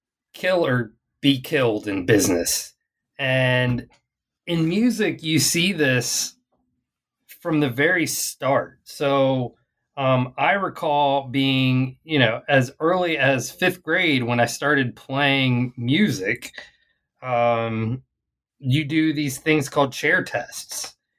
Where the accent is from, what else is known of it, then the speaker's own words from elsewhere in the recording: Virginia, United States; I grew up in Virginia, and we would go up to New York where he grew up.